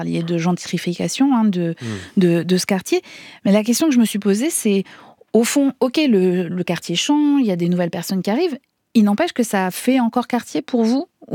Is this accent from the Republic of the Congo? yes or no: no; Nice, Provence-Alpes-Côte d'Azur, France; J'étais obligée de vous faire entendre une niçoise en tant que niçoise.